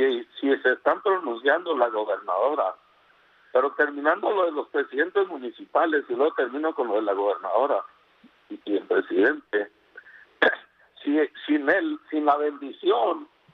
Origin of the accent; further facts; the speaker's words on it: Chihuahua, Mexico; a mi tierra